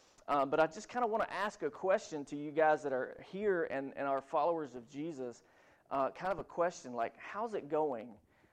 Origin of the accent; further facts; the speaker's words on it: Tennessee, United States; moved away as an adult; I grew up in Middle Tennessee. I left when I was 19, and now I'm back in Tennessee.